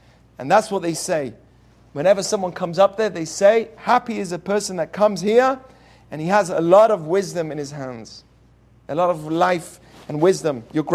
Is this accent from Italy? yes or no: no; England, United Kingdom; I'm from England.